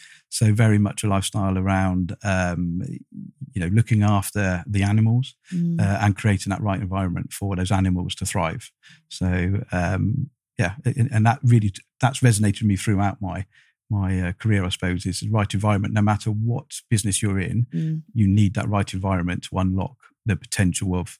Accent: South West England, United Kingdom; So predominantly for most of my childhood, we grew up in Wiltshire.

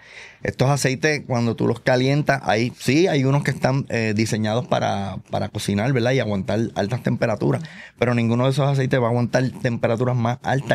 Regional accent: Puerto Rico; Eso sí, es así.

